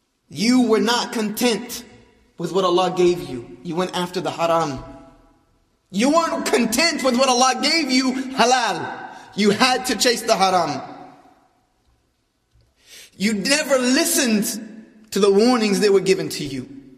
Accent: the South, United States; I was raised here in the South

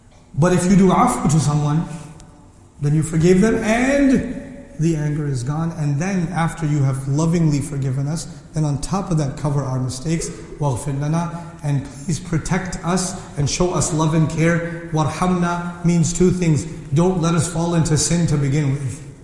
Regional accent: Pakistan; Pakistani ladies, I'm Pakistani, so I make fun of Pakistanis because I have the right to.

